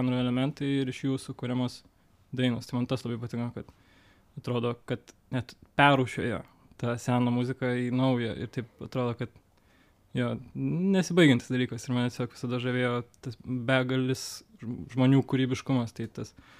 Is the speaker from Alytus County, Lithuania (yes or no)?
no; Vilnius, Vilnius County, Lithuania; Aš iš Vilniaus.